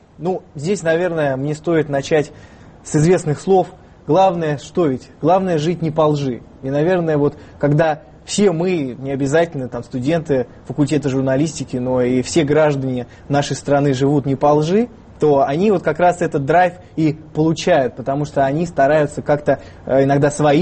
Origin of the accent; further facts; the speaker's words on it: Russia; которую ощущаем мы, студенты из России.